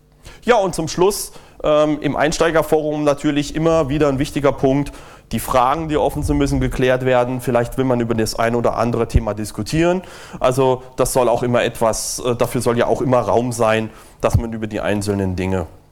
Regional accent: Berlin, Germany; Ich komme aus Berlin, bin dort in der Linux User Group Berlin tätig

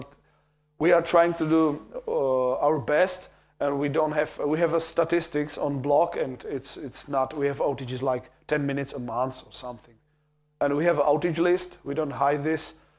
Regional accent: Liberec, Liberec Region, Czechia; It has been made in Liberec, so, and I'm from Liberec, I'm your neighbor, so please.

